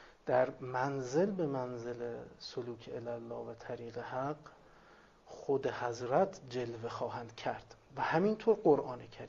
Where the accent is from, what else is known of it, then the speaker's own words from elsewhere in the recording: Tehran, Tehran Province, Iran; also born or lived in Qom; now in Najaf, Iraq; حالا من اهل تهران هستم اصالتا، توی قم با ایشون دیدار داشتم بعد از اینکه 7 8 سال قم بودیم بعد اومدیم نجف